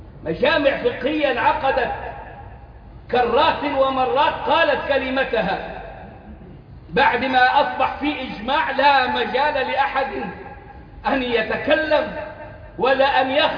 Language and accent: Arabic; Egypt